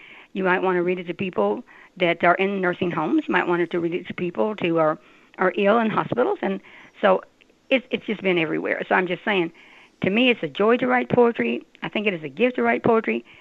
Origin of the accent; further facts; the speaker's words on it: Danville, Kentucky, United States; moved away; And I am from Kentucky, little tiny town, Danville, Kentucky, 10,000 people when I left it. There are 28,000 there now.